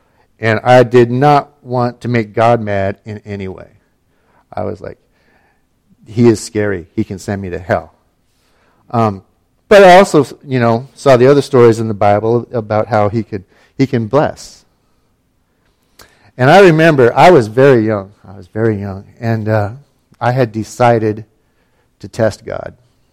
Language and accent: English; Ketchikan, Alaska, United States; I am from Ketchikan, Alaska.